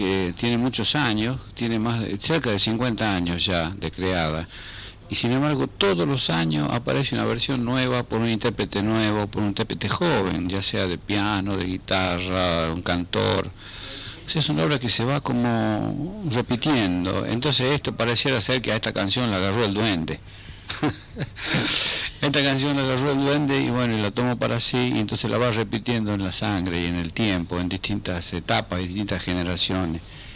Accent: La Rioja, Argentina; born there; yo soy nacido en La Rioja, en la capital de la provincia. Es una provincia que queda al noroeste de Argentina, y tengo una querencia que llamamos nosotros, un pueblito pequeño que se llama Chuquis, que es el lugar donde yo he pasado todos mis veranos de la infancia

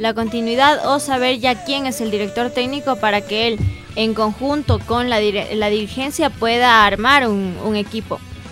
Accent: Quito, Pichincha, Ecuador; No, mi familia es la de Loja, pero yo soy quiteña y mi mamá es quiteña

